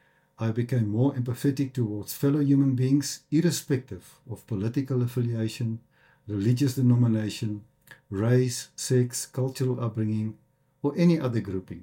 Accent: South Africa; also born or lived in Netherlands; I was born in the Netherlands, but raised in South Africa.

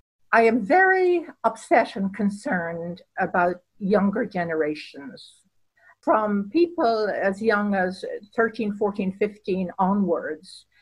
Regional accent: Ireland

